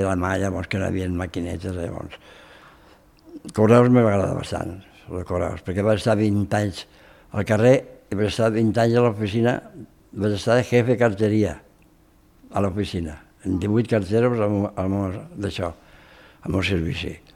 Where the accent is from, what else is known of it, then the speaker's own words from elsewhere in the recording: Tortosa, Catalonia, Spain; also born or lived in El Perelló; Jo sóc de Tortosa.